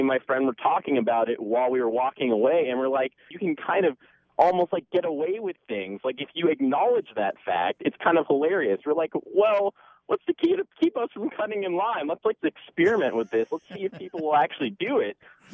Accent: Seattle, Washington, United States; I've been born and raised in Seattle my entire life

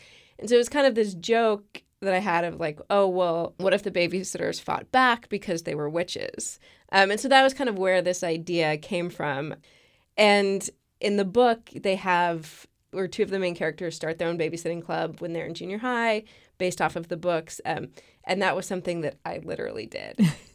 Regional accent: Wichita, Kansas, United States; Yes, I am from Wichita.

